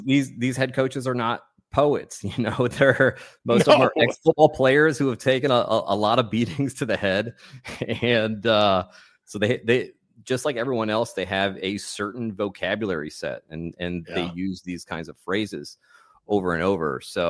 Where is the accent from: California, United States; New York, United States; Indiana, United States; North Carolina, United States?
North Carolina, United States; also born or lived in France; Well, I was born in France. I was raised in North Carolina. We moved to North Carolina when I was like 5 years old.